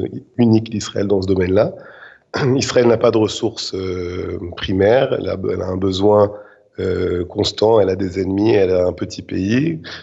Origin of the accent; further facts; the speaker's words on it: Paris, Île-de-France, France; moved away as an adult; j'ai grandi à Paris, j'ai été étudiant au lycée à Paris. Après, j'ai fait mon alia vers 18 ans, j'ai étudié à l'Université hébraïque de Jérusalem.